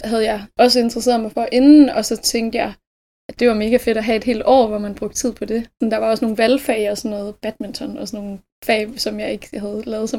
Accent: Algen, Central Denmark Region, Denmark; Jeg er fra en lille by, der hedder Algen, som ligger sådan omkring ved Skanderborg-området.

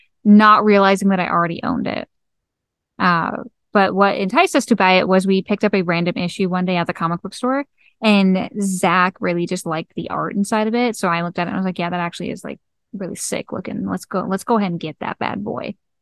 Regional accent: Kentucky, United States; But I'm from Kentucky, so

